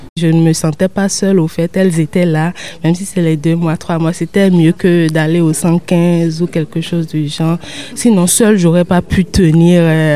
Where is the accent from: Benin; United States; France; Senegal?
Benin; je suis originaire du Bénin et je fais la licence 3 droit, économie et gestion au parcours finance et j'ai 27 ans.